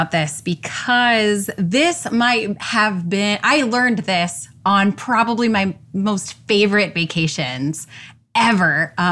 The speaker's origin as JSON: {"language": "English", "town": "Orlando", "region": "Florida", "country": "United States", "tie": "born or raised there", "said": "And yeah, I'm born and raised in Orlando."}